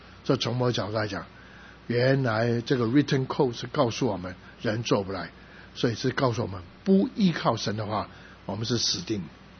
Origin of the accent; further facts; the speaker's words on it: Guangdong, China; 我是广东人，我就喜欢种的食物。